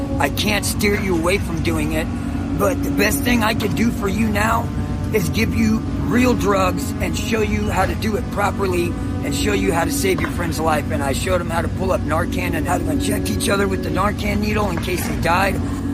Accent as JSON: {"language": "English", "region": "the South", "country": "United States", "said": "I'm from the South, man."}